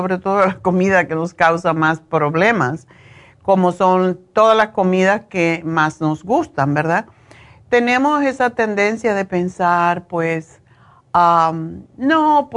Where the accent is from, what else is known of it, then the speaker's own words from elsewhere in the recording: Cuba; Cuando era chica comíamos puerco en Cuba todo el tiempo.